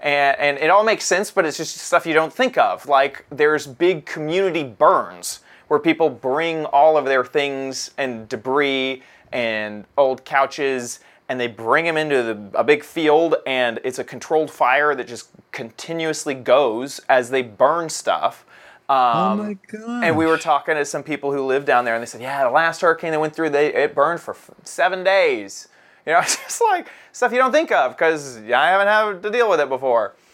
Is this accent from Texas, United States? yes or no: yes; Texas, United States; Growing up in Texas, you know, we have tornadoes.